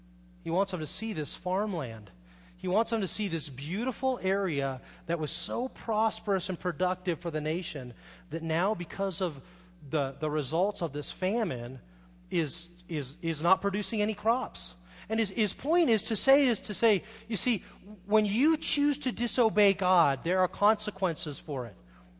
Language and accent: English; Carmel Valley, California, United States; also born or lived in Monterey; I'm from Monterey. How many of you guys have ever been to Carmel? I grew up in Carmel Valley.